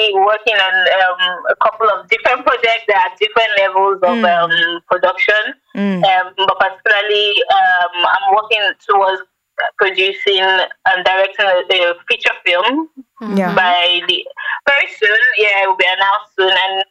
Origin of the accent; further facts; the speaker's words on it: Nigeria; it's not just about my primary position as a Nigerian filmmaker, but how much more impact I have across the world.